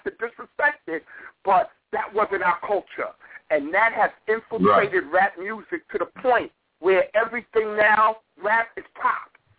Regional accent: New York, United States; I'm from New York in the Bronx.

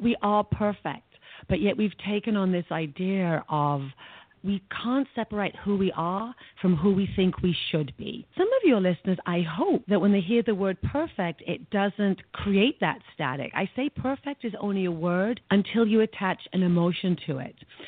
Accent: England, United Kingdom; Like for me, I grew up in England where we had a very similar but different belief.

